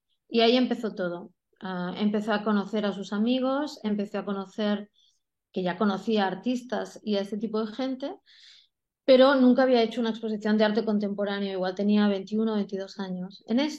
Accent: Spain; ¿Y de dónde eres? ¿De Oriente Medio? No, de España.

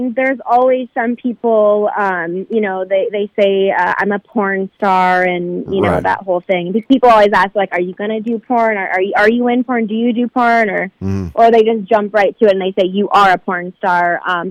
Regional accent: Santa Barbara, California, United States; I'm from Santa Barbara, so it was at the Santa Barbara Bowl.

